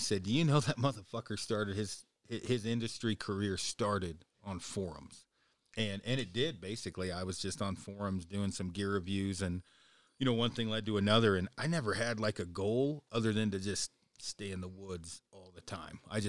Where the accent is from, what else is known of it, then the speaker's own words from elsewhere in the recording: Detroit Lake, Oregon, United States; And my hometown was only a couple hundred people. And so. And where is that? In Detroit Lake, Oregon.